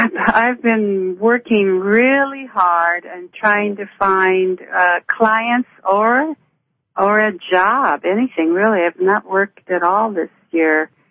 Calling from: Kansas City, Missouri, United States; Kansas City, Missouri.

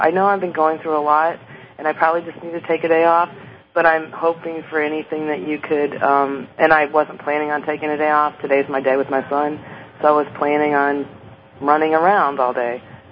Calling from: Louisiana, United States; Okay, so I'm calling in this afternoon for a healing. … from Louisiana.

